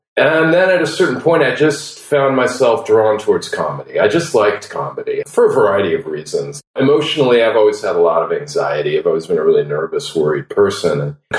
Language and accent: English; Los Angeles, California, United States; Well, gosh, I grew up in Los Angeles. … who wrote I Am Legend and Shrinking Man